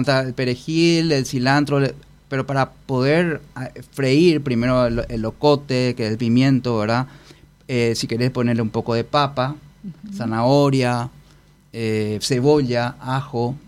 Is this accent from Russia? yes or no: no; Paraguay; como paraguayo eso es fantástico